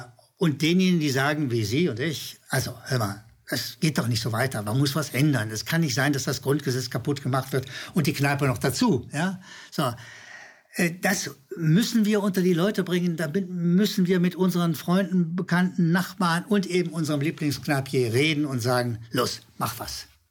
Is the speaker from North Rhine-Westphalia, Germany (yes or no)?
no; Berlin, Germany; dass wir demnächst auch in die Pfalz nicht mehr fahren dürfen als Berliner.